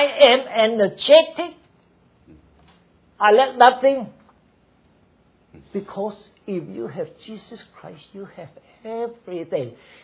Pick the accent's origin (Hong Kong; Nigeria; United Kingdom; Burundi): Hong Kong; now in United States; I came so far from Hong Kong to here.